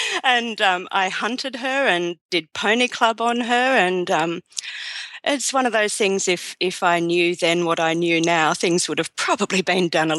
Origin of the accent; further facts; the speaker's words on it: Tasmania, Australia; I grew up in Tasmania, which is that little dot of an island down the bottom of Australia.